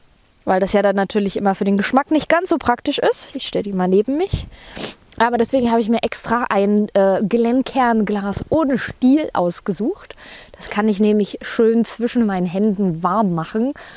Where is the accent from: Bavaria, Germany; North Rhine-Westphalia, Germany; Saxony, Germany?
Saxony, Germany; Dresden; Der Whisky, den ich euch heute mitgebracht habe, ist tatsächlich sogar in zweifacher Hinsicht aus meiner Heimat.